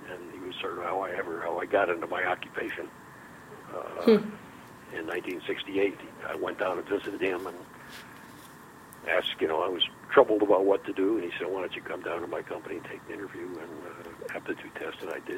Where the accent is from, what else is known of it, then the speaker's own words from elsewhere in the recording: Springville, New York, United States; I was born in Springville, New York, a little town about 30 miles south of Buffalo.